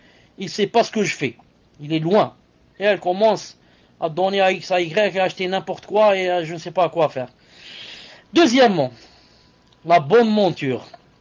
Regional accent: Algeria; je l'ai remarqué chez nous en Algérie. En Algérie, jamais on avait besoin de climatiseur.

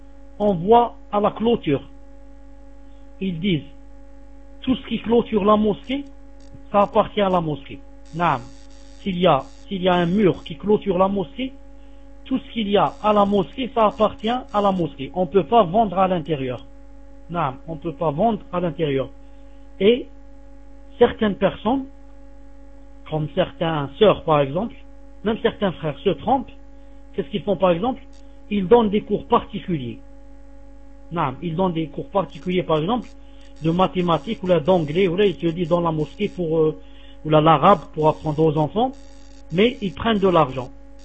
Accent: Italy; Salam alaikum, je suis italien converti depuis 2 ans.

